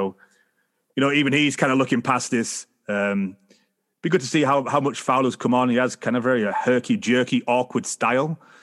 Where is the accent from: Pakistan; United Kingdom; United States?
United Kingdom; obviously being a Brit, I'm hoping, you know, Okolie takes home the world title